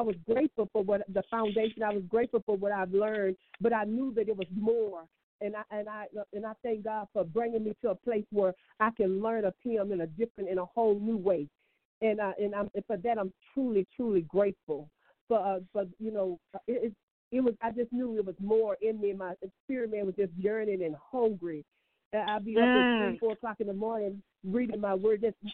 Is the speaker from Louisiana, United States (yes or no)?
yes; Jonesboro, Louisiana, United States; I'm originally from Jonesboro, Louisiana. I grew up a little girl in the church